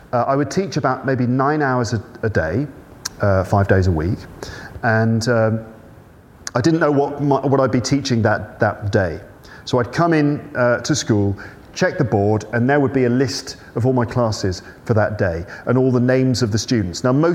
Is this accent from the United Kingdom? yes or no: yes; England, United Kingdom; I was growing up in England.